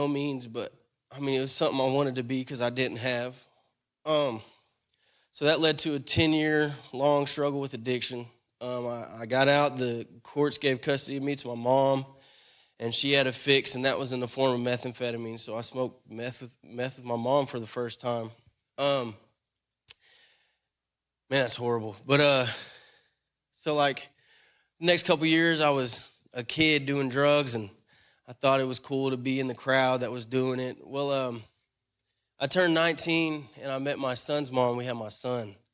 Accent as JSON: {"language": "English", "town": "Sulphur", "region": "Oklahoma", "country": "United States", "said": "I'm 28 years old. I'm from Sulphur, Oklahoma."}